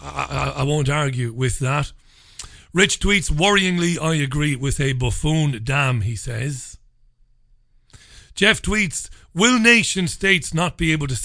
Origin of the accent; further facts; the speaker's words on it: Ireland; moved away as an adult; I am an immigrant. I wasn't born in this country. I'm an Irishman. I came here on several occasions over the years, in fact, to find work, once way back in the mid-90s, once in the early noughties, and back in 2013.